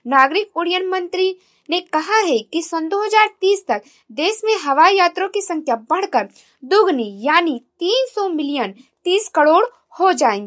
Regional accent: Uttar Pradesh, India; और मैं गोंडा जिले से हूँ।

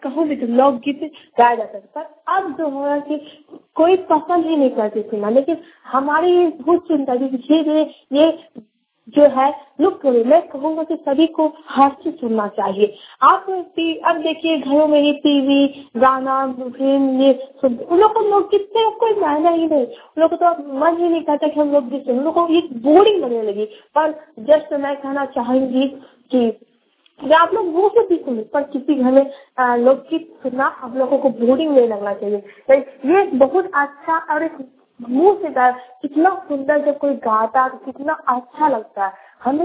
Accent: Bhagalpur, Bihar, India; मैं भागलपुर से हूँ। मैं भागलपुर जिले को भागलपुर जिला को सबदीप को सबोर ग्राम सबोर से बोल रही हूँ।

